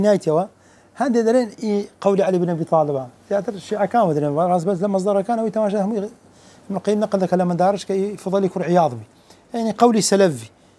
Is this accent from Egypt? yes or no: no; Algeria; والله جزائري وليبي وانا جزائري